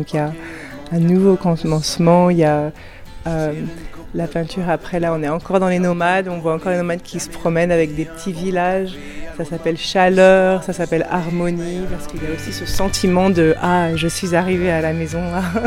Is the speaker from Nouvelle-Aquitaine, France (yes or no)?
no; Paris, Île-de-France, France; now in Canada; ma terre natale qui me surprend. J'adore être à Paris, donc de faire des expos comme ça, de revenir à Paris, là où j'ai grandi.